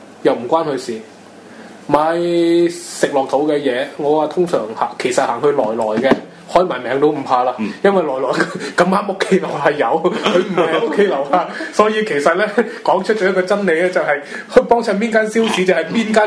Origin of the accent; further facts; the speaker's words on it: Macau; 喺我哋澳門人生活嗰、那個。主要的城區入面